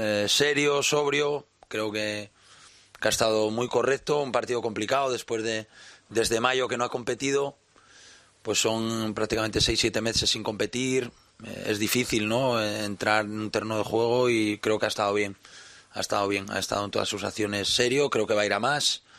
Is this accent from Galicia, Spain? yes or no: no; Gijón, Asturias, Spain; creo que somos parecidos, como somos los dos de Gijón y amigos